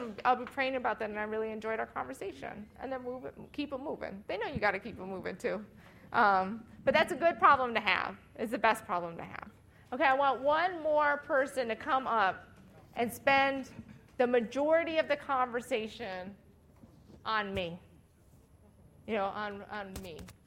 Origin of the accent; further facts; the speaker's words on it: Minnesota, United States; accent: Minnesota; I grew up in Minnesota. So you can probably hear my Minnesota accent especially when I say that word.